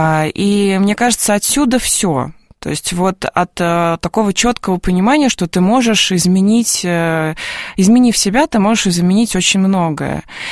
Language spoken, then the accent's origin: Russian; Volgograd, Volgograd Oblast, Russia; born there; я родилась вообще в Волгограде, и я бы даже сказала, в Сталинграде. Несмотря на то, что во время моего рождения город назывался Волгоград